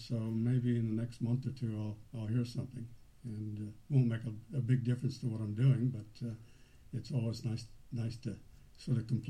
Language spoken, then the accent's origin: English; United States; now in United Kingdom; you can tell, obviously, I came from the United States.